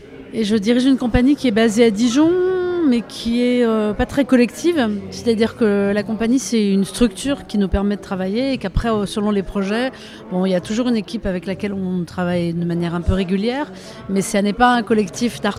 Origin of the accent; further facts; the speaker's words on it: Algeria; also born or lived in France / Germany; mon père est syrien, ma mère est française, je suis née en France, j'ai grandi en Algérie, j'ai vécu 10 ans en Allemagne.